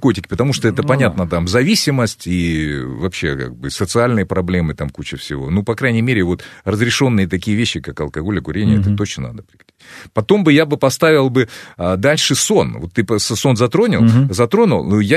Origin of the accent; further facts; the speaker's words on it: Russia; я вырос в России